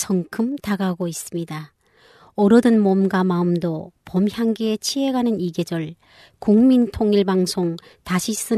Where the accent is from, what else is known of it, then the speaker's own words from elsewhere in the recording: North Korea; now in South Korea; 저는 2012년에 북한에서 탈북해서 지금은 대한민국에 정착한 탈북자고